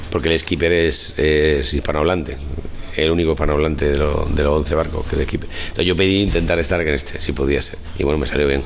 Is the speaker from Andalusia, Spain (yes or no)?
yes; Córdoba, Andalusia, Spain; also born or lived in Málaga; Sí, Córdoba, sí, lo mío es un poco extraño, sí, soy de Córdoba. Sí, lo que pasa es que estuve viviendo un tiempo en Málaga, bueno, como siempre, como buen cordobés, siempre he veraneado en Málaga, pero estuve viviendo un tiempo